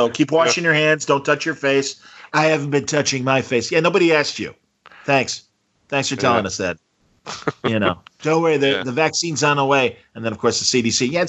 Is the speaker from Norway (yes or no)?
no; England, United Kingdom; I know I'm from England.